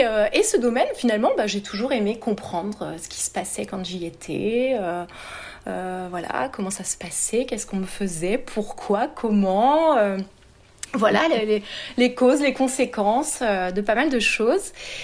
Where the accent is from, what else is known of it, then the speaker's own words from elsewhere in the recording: Normandy, France; puisque je suis normande à la base et aller vivre toute seule à Paris, ça me faisait très très très peur.